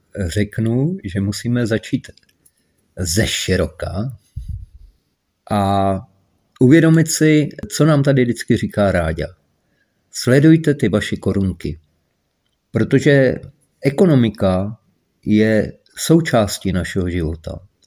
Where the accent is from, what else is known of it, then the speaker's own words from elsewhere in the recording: Moravia, Czechia; A já třeba jako Moravák určitě bych byl rád, kdybych tady měl vlastní zemi, Moravu.